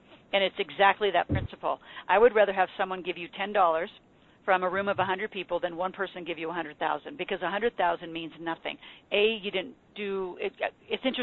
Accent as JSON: {"language": "English", "region": "Nebraska", "country": "United States", "said": "hey, I'm from Nebraska."}